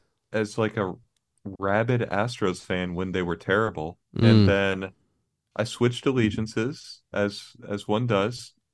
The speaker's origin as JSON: {"language": "English", "country": "Bermuda", "tie": "born or raised there", "said": "I have expat syndrome from growing up in Bermuda. And I don't really know where I'm from."}